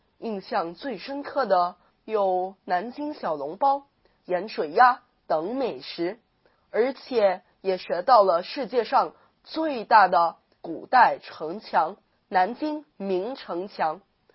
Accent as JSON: {"language": "Chinese", "country": "Philippines", "tie": "born or raised there", "said": "，今年13岁。我虽然从小就生活在海外，但是也回国好几次了。我呢，去过祖籍地福建"}